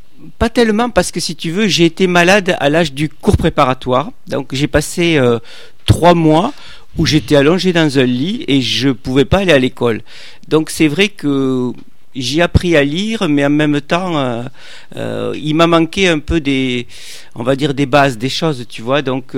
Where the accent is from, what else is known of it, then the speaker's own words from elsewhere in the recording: south of France, France; Moi, je suis né dans le Midi de la France. C'était une école comme dans toutes celles du Midi de la France